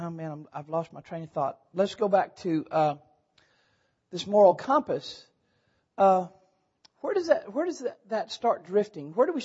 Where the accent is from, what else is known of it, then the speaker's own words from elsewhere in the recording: New Mexico, United States; I was a little kid growing up in New Mexico, a little town in the mountains of New Mexico